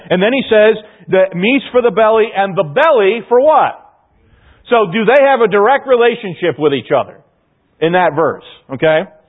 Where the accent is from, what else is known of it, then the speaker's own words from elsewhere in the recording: Chicago, Illinois, United States; Growing up in Chicago, I'm afraid I'd say I'm the enemy.